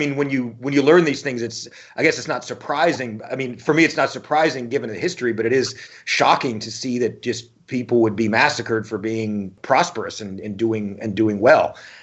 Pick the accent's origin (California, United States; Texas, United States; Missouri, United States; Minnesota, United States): Texas, United States; Austin; I grew up in Austin, Texas, and we had the Austin police